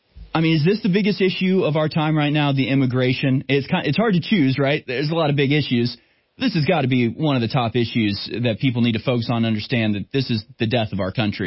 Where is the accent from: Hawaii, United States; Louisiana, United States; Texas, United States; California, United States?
Texas, United States; And as a Texan, I feel a burden of responsibility, the fact that we are not going to be a solidly red state.